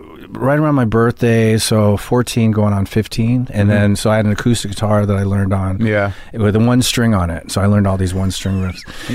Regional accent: London, United Kingdom; born there; I was born in Hampstead, London.

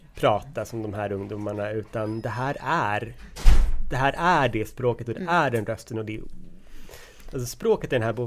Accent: Akalla, Stockholm County, Sweden; men jag är ju faktiskt från orten. Det tror man inte, jag är från Akalla. Och alla säger att jag är från Lidingö eller någonting när de hör min röst. Men däremot så är jag ju lite äldre än vad de här karaktärerna är

